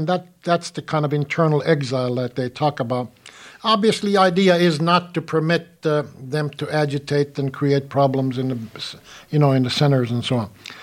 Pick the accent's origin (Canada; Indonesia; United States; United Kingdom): United States; And the answer is simple. I'm an American, and I want to make the United States as fine a place as there is.